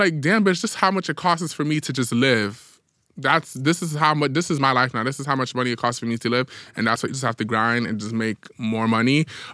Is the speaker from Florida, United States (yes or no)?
no; New York City, New York, United States; I feel like just how it is as a New Yorker.